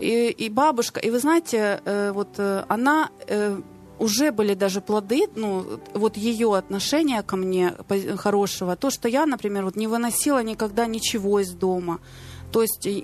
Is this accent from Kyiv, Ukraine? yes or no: yes; Kyiv, Ukraine; я родилась, виросла в Києві, и мой подростковый возраст, как раз вот этот от 12 до и так далее, как раз пришел в 90-е годы